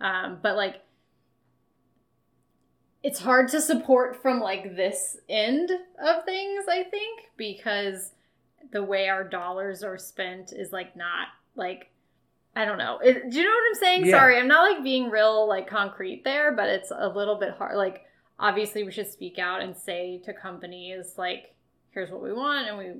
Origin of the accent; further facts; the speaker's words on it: United States; And also, as an American fan, trying to affect change in another country is also even more removed.